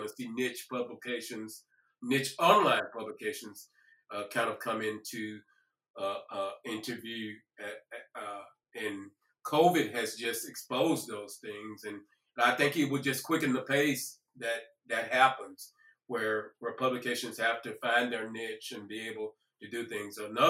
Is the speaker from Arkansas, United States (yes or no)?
yes; Hope, Arkansas, United States; I'm from Hope, Arkansas, which is down 90 minutes from here. And when I go down to visit my mom, yes, that's an issue.